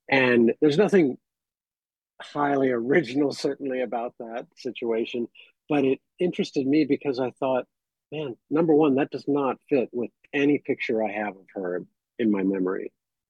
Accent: Florida, United States; I grew up in Florida.

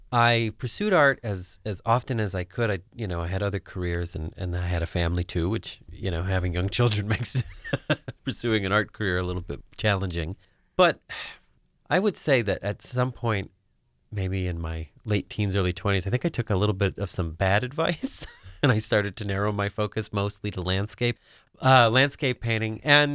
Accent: Mayfield, Pennsylvania, United States; I'm born and raised in Northeast PA. Little town of Mayfield is where I'm originally from. And I've lived up and down the Lackawanna Valley, really. Carbondale, Scranton, Mayfield, German, Oliphant.

